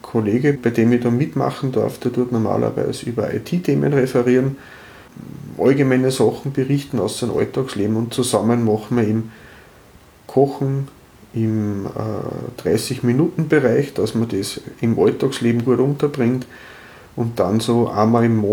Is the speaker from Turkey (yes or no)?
no; Bad Ischl, Upper Austria, Austria; ich bin aus Bad Ischl